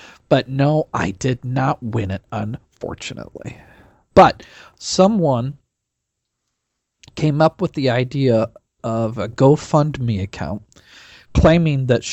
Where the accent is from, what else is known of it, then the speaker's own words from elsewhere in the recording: Nebraska, United States; from Nebraska.